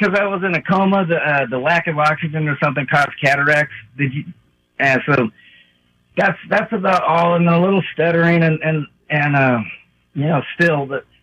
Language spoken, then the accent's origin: English; California, United States; now in Needles, United States; I'm from Orange County, California.